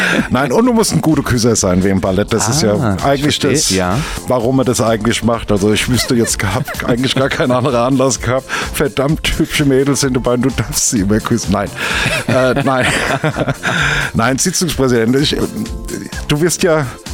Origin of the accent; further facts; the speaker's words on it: Mainz, Rhineland-Palatinate, Germany; Ja, als Mainzer Bub war ja klar.